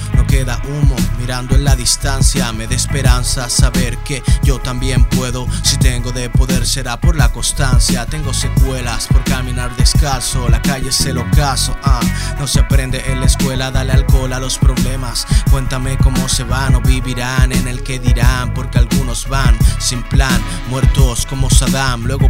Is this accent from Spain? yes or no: no; Dominican Republic; como dominicano, al fin que soy, pues me gusta estar un poco al tanto de las cosas que pasan por allí